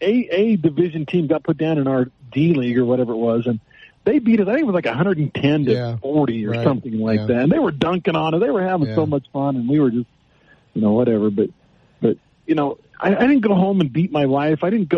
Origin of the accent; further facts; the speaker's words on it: Texas, United States; You know, I grew up in Texas. I'm a big Houston Astros fan. I love the University of Texas.